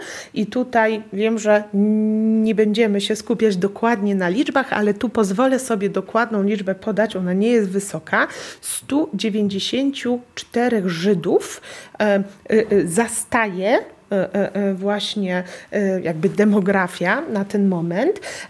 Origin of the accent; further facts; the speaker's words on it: Kraków, Lesser Poland, Poland; Ja jestem z Krakowa